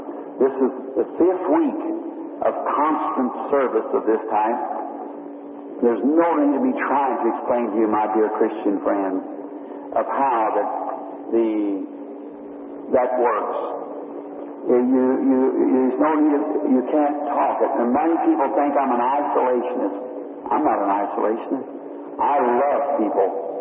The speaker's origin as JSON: {"language": "English", "country": "United States", "tie": "born there", "said": "I mean it, and I'm an American. I was born here in America."}